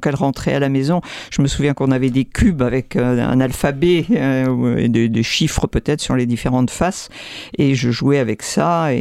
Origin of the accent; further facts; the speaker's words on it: Arcachon, Nouvelle-Aquitaine, France; born there; also born or lived in North Africa; Je suis née à Arcachon, où je n'ai pratiquement jamais habité. Dans mon enfance, avec ma sœur, nous avons habité en Afrique du Nord, mais je n'y suis pas née.